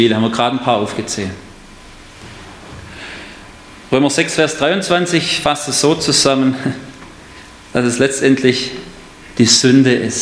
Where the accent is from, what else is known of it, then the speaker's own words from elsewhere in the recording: Baden-Württemberg, Germany; Und ich bin Schwabe.